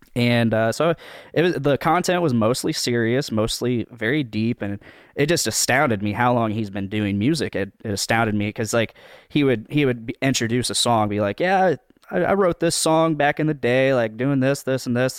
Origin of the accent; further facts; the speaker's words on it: Delphi, Indiana, United States; I found out that he had actually played in my hometown of Delphi about 2 years ago. And to a sold-out crowd at the Delphi Opera House.